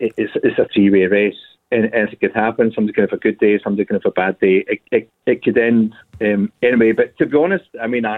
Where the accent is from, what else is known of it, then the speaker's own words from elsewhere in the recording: Scotland, United Kingdom; as a Scottish guy